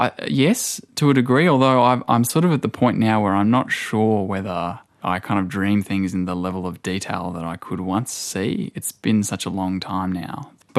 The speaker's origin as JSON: {"language": "English", "town": "Toowoomba", "region": "Queensland", "country": "Australia", "tie": "born or raised there", "also_born_or_lived": "Sydney", "moved": "as an adult", "said": "So I was 18 when that happened, and I moved down to Sydney from Toowoomba and lived in a share house in Redfern with my older sister and some other flatmates."}